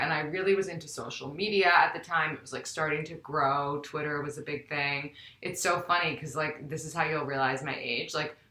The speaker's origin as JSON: {"language": "English", "town": "New York City", "region": "New York", "country": "United States", "said": "So as you mentioned … I'm from New York City, like yourself. and also went to Spence."}